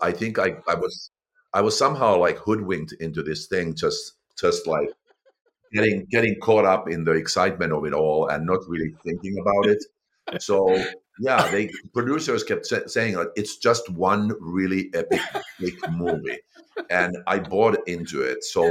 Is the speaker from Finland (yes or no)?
yes; Finland; English is a second language; I grew up in Finland